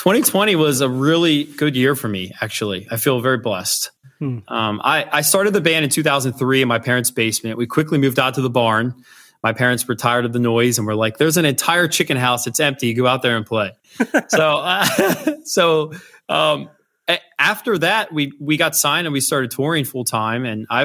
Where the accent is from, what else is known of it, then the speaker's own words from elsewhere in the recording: Pennsylvania, United States; So, I grew up in Lancaster County. I grew up on a farm.